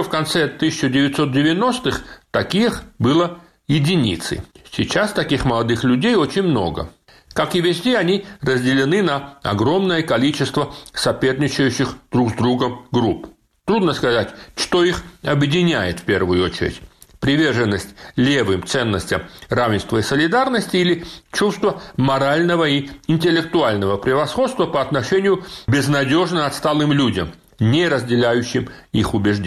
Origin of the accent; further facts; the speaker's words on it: Georgia; Я вырос в Советской Грузии